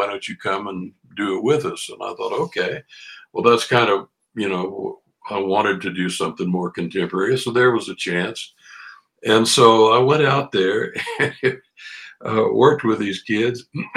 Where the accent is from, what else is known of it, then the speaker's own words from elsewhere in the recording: Corpus Christi, Texas, United States; now in Houston, United States; I was from Corpus Christi originally, but I moved up to Houston. I worked with a trio down in South Texas, and we did some recording always in Houston.